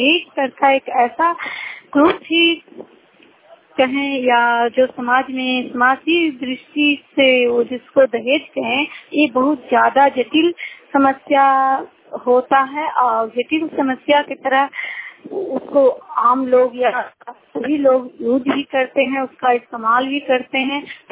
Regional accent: Bihar, India; और मैं दामोदर तुरबल्हा पंचायत की हूँ, नालंदा जिला की निवासी हूँ।

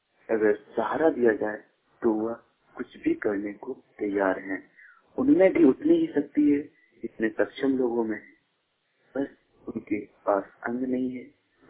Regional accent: Boria, Jharkhand, India; मैं ग्राम बोरिया, पोस्ट बोरिया, थाना रामगढ़, जिला दुमका, झारखंड का निवासी हूँ।

